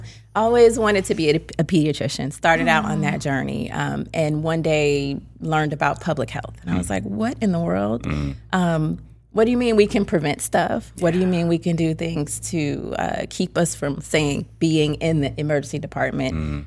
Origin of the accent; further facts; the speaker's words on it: Orlando, Florida, United States; My grandfather was like, he worked at Lockheed Martin back in Orlando. I'm from Orlando.